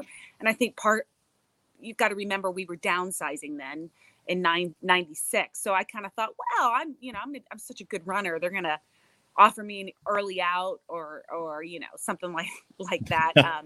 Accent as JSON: {"language": "English", "town": "Houston", "region": "Texas", "country": "United States", "tie": "born or raised there", "said": "So I grew up in Houston, Texas, in a military family, I guess you would say."}